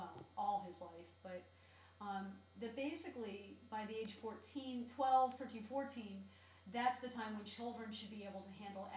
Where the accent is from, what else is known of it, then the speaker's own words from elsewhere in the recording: Washington, District of Columbia, United States; I grew up in Washington, D.C.